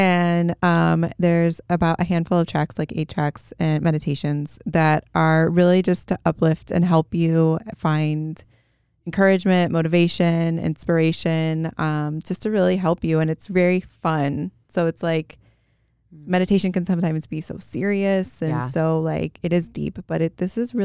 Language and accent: English; Chicago, Illinois, United States; I'm like, I'm sorry, I'm from Chicago.